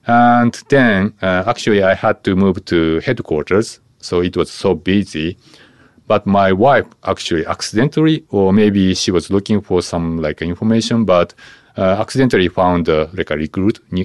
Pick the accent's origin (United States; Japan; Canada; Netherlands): Japan; Nagano; born there; English is a second language; I was born in Nagano Prefecture in Japan. We have a lot of beautiful mountains and lakes or rivers. And that area is not so, populated.